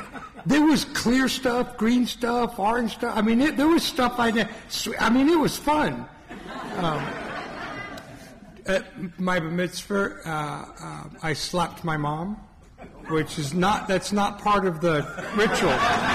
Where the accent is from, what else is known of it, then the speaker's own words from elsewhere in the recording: Las Vegas, Nevada, United States; I'm an alcoholic. I'm from Las Vegas, Nevada, sober since July 17th of 1996.